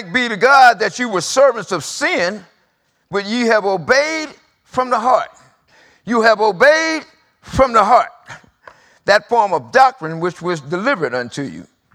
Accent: Los Angeles, California, United States; Let me give you some of my testimony. I grew up in South Central LA. Gang banging, running the streets, single parent.

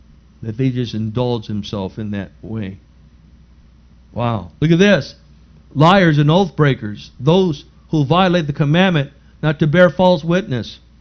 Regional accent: National City, California, United States; When we were kids, I grew up in National City.

